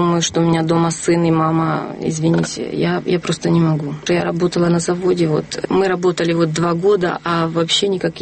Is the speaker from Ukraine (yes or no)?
yes; Ukraine; И вот смотрите, вот я с Украины